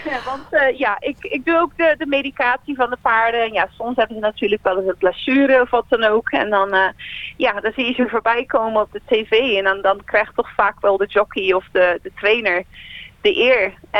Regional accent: Vlissingen, Zeeland, Netherlands; moved away as an adult; now in Australia; Ik kom oorspronkelijk uit Vlissingen, Zeeland. En ik woon nu bijna 6,5 jaar in Australië, net iets onder Sydney.

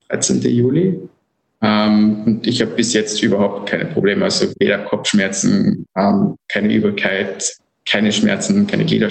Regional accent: Villach, Carinthia, Austria; moved away as an adult; also born or lived in Graz; now in Brisbane, Australia; Ursprünglich bin ich eigentlich aus Villach. Das ist eine sagen wir mal, kleinere Stadt im Süden von Kärnten, an der Grenze zu Slowenien und Italien. Aber ich bin dann für mein Studium, bevor ich nach Australien gekommen bin, ungefähr 10 bis 11 Jahre in Graz

